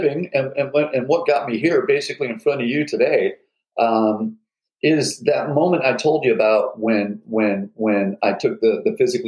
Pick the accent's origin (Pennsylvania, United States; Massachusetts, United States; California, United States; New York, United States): California, United States; Pacific Beach; I'm from Pacific Beach, California. I went to elementary school at Mission Beach Elementary, and then in third grade I shifted over wi